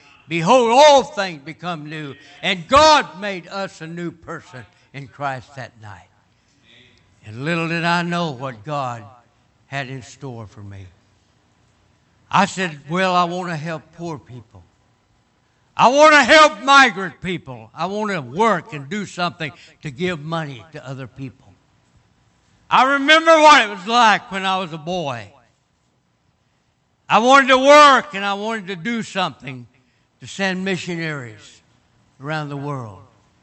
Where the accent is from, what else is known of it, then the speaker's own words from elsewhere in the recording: Kentucky, United States; I'm from Kentucky, and I went north and married a Yankee woman.